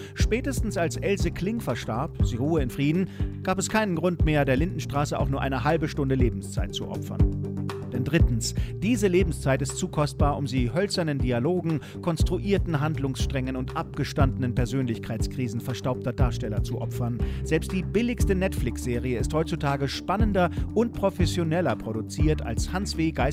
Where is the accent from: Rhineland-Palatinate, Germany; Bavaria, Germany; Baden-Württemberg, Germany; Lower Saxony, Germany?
Bavaria, Germany; Munich; ich als Münchner habe nie verstanden